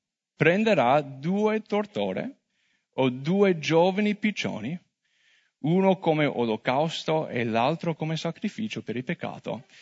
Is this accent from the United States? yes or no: yes; United States; io sono americano e durante Covid il governatore dello stato in cui abito, Minnesota